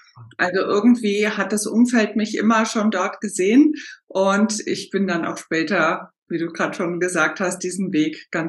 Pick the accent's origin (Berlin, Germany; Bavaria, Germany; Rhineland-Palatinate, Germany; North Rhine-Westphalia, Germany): Rhineland-Palatinate, Germany; Ich komme ja aus dem Westerwald und da ist ganz, ganz viel Wald. Und in diesem Ort, wo ich groß geworden bin, ich glaube, es waren 5000 Leute angeblich.